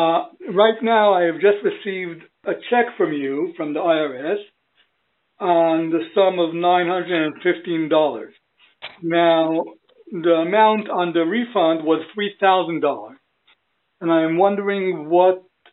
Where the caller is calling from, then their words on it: Israel; English is a second language; and I'm calling from Israel.